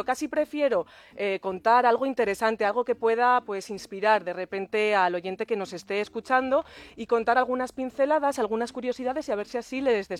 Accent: León, Castile and León, Spain; yo soy leonesa y he tirado por una comarca que es preciosa, es muy especial para mí, es el Bierzo

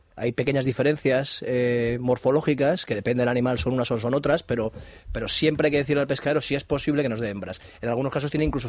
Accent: Asturias, Spain; soy asturiano.

